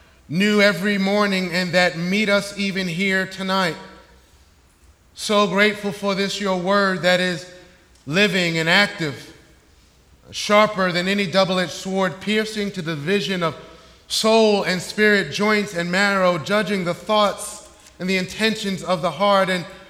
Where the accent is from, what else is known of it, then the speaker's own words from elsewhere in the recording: Brooklyn, New York, United States; Howard Schultz grew up in my hometown of Brooklyn, New York, but under different circumstances than I did.